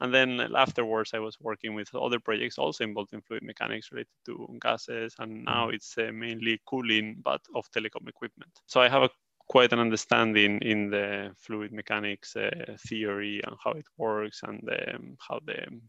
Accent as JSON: {"language": "English", "country": "Spain", "lives_now": "Sweden", "said": "I'm from Spain, but I live in Sweden, so I fly quite often."}